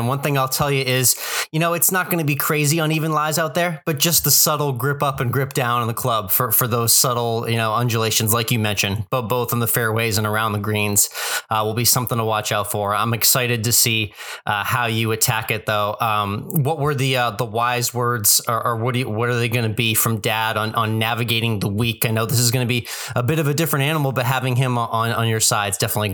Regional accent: Boston, Massachusetts, United States; I'm from the Boston area originally.

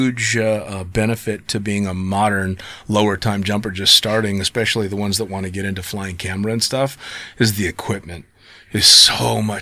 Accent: Las Vegas, Nevada, United States; And we're like, no, we're just from Vegas.

